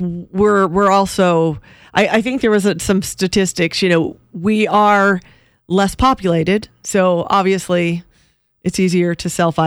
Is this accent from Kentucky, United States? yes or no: no; California, United States; I'm from California